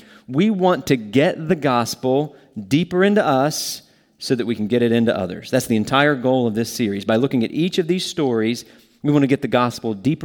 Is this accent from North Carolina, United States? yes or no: yes; North Carolina, United States; accent: Southern; moved away as an adult; And I've been up here now for 14 years from North Carolina, and I've lost most of my Southern accent